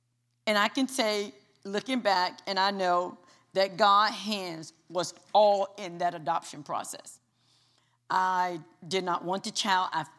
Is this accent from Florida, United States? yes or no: yes; Fort Lauderdale, Florida, United States; born there; Just as Pastor Sam said … I was born in Fort Lauderdale. I was raised by my grandparents.